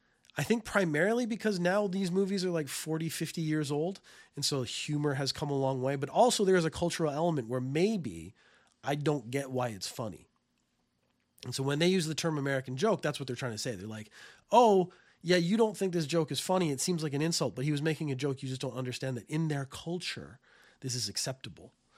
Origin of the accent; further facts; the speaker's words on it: Canada; So I come from Canada.